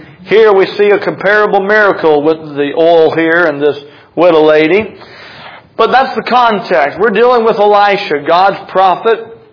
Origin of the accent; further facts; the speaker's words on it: North Carolina, United States; I'm from North Carolina. Oil is what y'all call oil. I can't help it. It's oil. I try sometimes on purpose to say oil. I just can't do it.